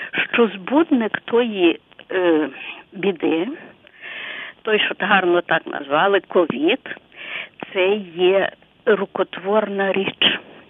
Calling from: Ternopil, Ternopil Oblast, Ukraine; Це Тернопіль, я пенсіонерка.

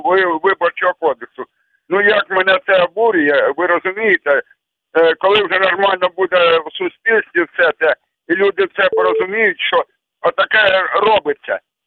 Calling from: Kharkiv Oblast, Ukraine; Це мешканик з Харківської області.

